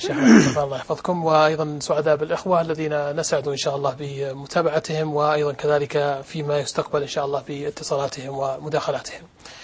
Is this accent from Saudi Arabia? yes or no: yes; Saudi Arabia; عندنا في السعودية